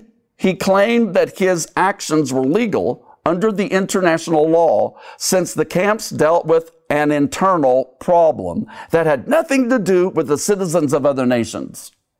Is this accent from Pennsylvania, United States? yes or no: no; Missouri, United States; who lived in my home state where I grew up in Missouri